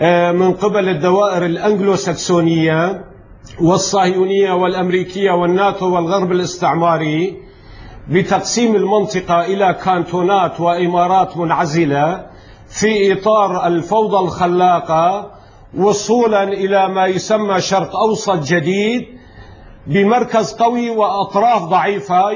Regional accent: Syria; نحن كشعب سوري

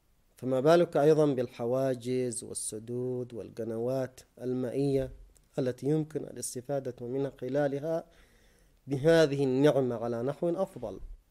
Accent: Yemen; المواسم تأتي تباعا هنا وهناك بحسب تنوع البيئة والمناخ الزراعي عندنا في اليمن، ما بين المناطق الجبلية والمناطق الشرقية والمناطق التهامية.

